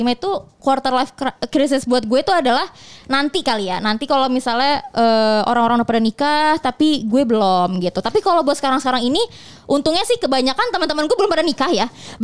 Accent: Jakarta, Indonesia; Menurut gue ya, ini kan gue orang Jakarta nih.

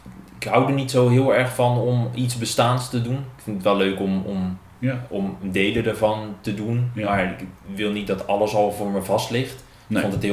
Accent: England, United Kingdom; accent: English; Dutch is a second language; En dan komen ze er al snel achter, vaak door mijn Engelse accent, dat je niet daar vandaan komt.

